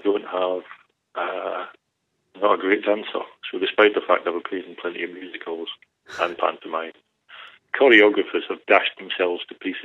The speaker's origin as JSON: {"language": "English", "region": "East Midlands", "country": "United Kingdom", "tie": "born there", "also_born_or_lived": "Hull / Sunderland / Dundee / Edinburgh", "accent": "North East English", "said": "I am a complete mongrel. So I'm going to do a quick whistle-stop tour. I was born in Lincolnshire."}